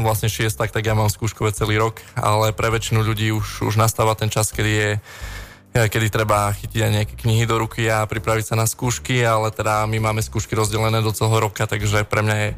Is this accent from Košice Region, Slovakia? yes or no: yes; Michalovce, Košice Region, Slovakia; also born or lived in Ružomberok; now in Martin, Slovakia; ja som rodený Ružomberčan, ale väčšinu svojho života som prežil v Michalovciach a teraz už 6 rokov v podstate bývam v Martine